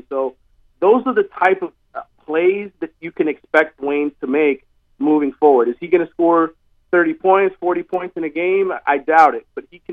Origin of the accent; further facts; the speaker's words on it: Miami, Florida, United States; Well, look, as somebody who was born and raised in Miami and absolutely loved the Miami Dolphins